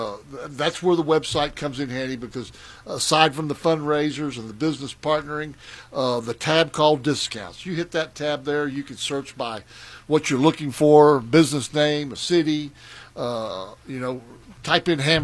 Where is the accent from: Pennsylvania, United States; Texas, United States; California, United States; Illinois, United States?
Texas, United States; Well, you know, I came from the Rio Grande Valley